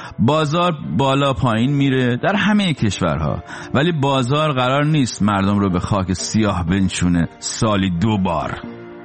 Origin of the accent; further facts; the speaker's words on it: Iran; now in United States; 20 سال پیش که من داشتم از ایران می اومدم بیرون